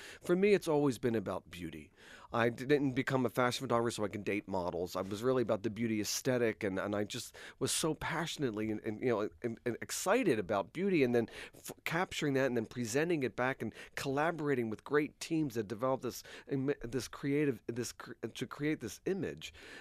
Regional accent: New York, United States; And you know, I don't give up quite so easy. I'm a New Yorker.

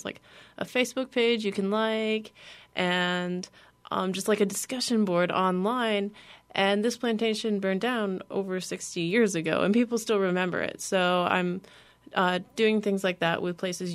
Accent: Tennessee, United States; I am from Tennessee, and I was looking at programs, especially in Louisiana, for public history, because I just always really liked this area.

